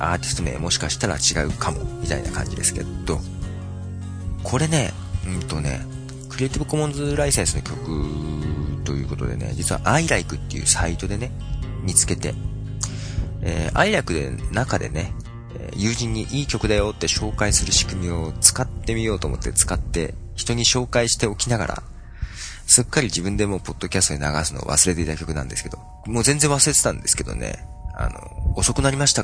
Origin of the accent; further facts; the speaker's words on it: Nagoya, Aichi, Japan; 僕もね、あの子供の頃から名古屋にいるんですけども、両親がね二人とも山形出身でね、だから自分の家の中は東北弁の文化だったりするんでね